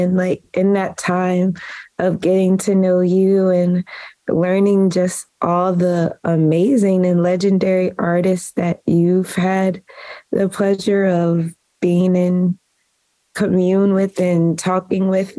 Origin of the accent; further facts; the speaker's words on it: Maplewood, New Jersey, United States; Yeah, so I grew up in Maplewood, New Jersey. People from Maplewood refer to it as MAPSO, Maplewood, South Orange